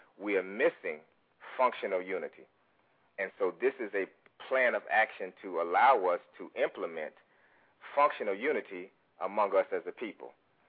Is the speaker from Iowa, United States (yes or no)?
no; Chicago, Illinois, United States; now in Atlanta, United States; Originally from Chicago, Illinois. That's my hometown, Southside, so it was good to just get some of that vibe this afternoon. Here in Atlanta, Georgia